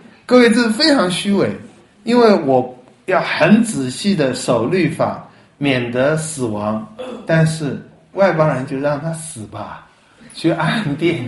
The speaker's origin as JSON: {"language": "Chinese", "country": "Taiwan", "said": "有一年美国我们在台湾翻太空人，你们翻宇航员是吧？"}